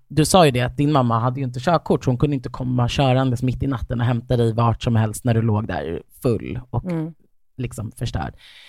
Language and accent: Swedish; Stockholm, Stockholm County, Sweden; Men jag tror liksom som stockholmare så är väl 35 det nya 18 att ta körkort.